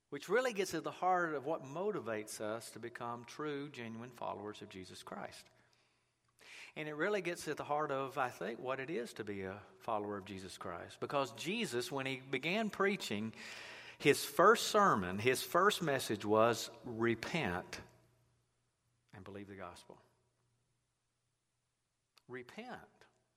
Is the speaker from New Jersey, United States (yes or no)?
no; Mobile, Alabama, United States; At least that's what I did when I was a little kid growing up in Mobile.